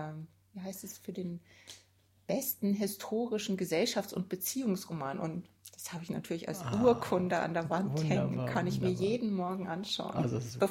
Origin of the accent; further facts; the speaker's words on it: Rhineland, Germany; Ich bin im Rheinland aufgewachsen.